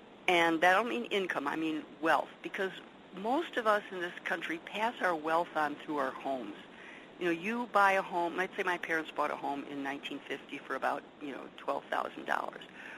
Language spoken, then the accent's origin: English; Chicago, Illinois, United States; Oak Park is directly west of where I grew up in the West Side. So again, you could draw a line from the heart of downtown Chicago straight west, go past my house, and be in Oak Park.